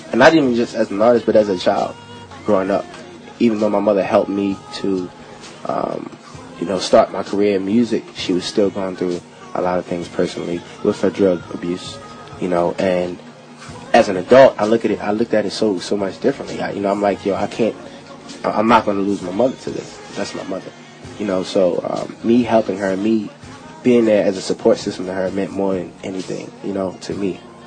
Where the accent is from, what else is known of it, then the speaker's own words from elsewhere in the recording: Baltimore, Maryland, United States; it was what I was surrounded by when I was going to school, you know, growing up in Baltimore.